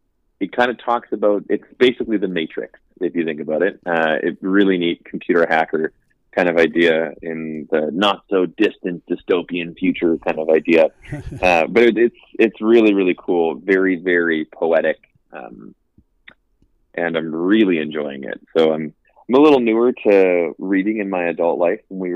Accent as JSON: {"language": "English", "town": "Calgary", "region": "Alberta", "country": "Canada", "tie": "born or raised there", "said": "I grew up in Calgary, so I always enjoy playing there"}